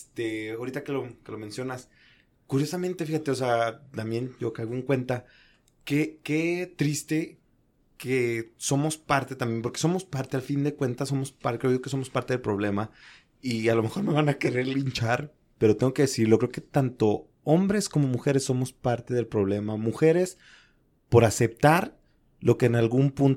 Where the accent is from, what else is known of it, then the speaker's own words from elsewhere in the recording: Mexico; nosotros que somos mexicanos